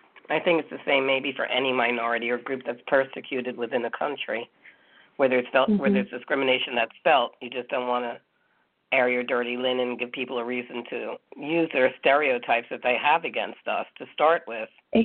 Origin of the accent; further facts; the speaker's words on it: United States; growing up in the Jewish community, that is a minority here in America